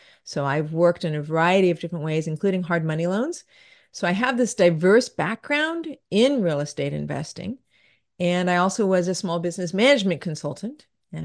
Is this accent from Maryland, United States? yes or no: no; San Gabriel, California, United States; I grew up in San Gabriel, like I just mentioned, and we used to have third degree smog alerts.